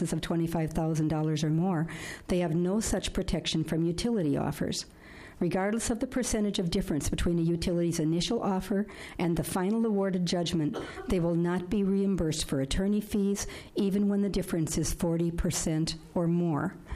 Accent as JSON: {"language": "English", "town": "Lakeville", "region": "Minnesota", "country": "United States", "said": "I'm from Lakeville, Minnesota"}